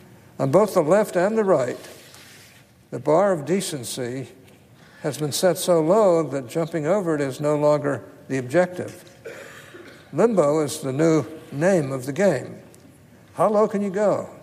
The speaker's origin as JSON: {"language": "English", "region": "Utah", "country": "United States", "tie": "born or raised there", "said": "In my home state, we were able to strike such a balance with the historic Utah Compromise."}